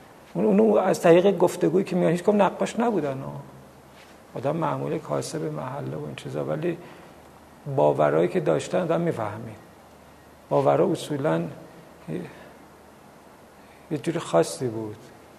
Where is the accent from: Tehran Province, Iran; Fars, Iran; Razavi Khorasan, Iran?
Tehran Province, Iran; Tehran; من تو محلمون سرچشمه رو به دنیا آمدم، امامزاده یحیی.